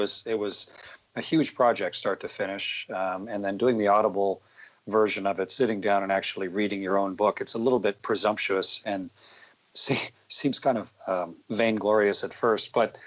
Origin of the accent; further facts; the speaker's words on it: Sarnia, Ontario, Canada; it was a nice thing to do in a small studio in my hometown there in Sarnia.